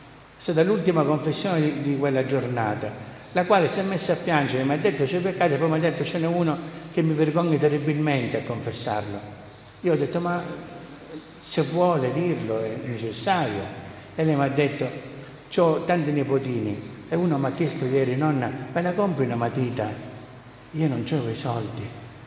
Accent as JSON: {"language": "Italian", "country": "Spain", "said": "sapete che noi veniamo dalla Spagna, no?"}